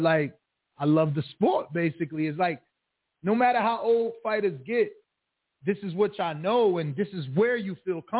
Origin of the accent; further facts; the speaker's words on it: East Coast, United States; now in Las Vegas, United States; I'm new to Vegas. As you know, I just been out here almost a year, and I'm from the East Coast